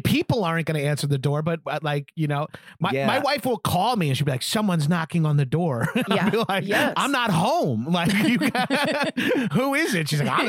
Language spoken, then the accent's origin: English; New York, United States; Cause I grew up skating on Long Island.